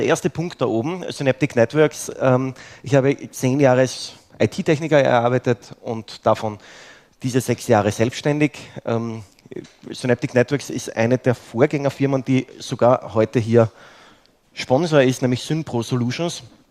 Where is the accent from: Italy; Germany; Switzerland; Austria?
Austria; Graz, Styria; Ich stamme ursprünglich aus Graz.